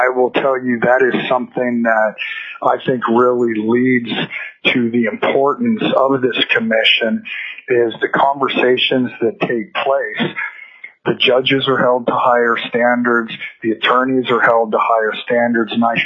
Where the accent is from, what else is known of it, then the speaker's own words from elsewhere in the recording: Alaska, United States; So, born and raised in Alaska.